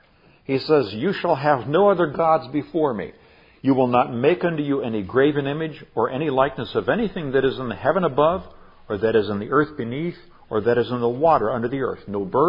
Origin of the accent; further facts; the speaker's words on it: South West, Nigeria; I grew up in Nigeria, West Africa. In the first 7 years of my life, I grew up amongst animistic peoples, or the Yoruba tribe, in the southwestern part of Nigeria.